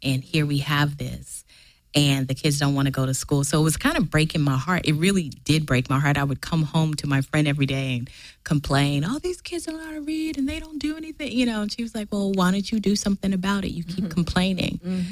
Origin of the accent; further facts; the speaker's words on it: Kansas, United States; I'm from Kansas. I grew up where you go outside, you play all day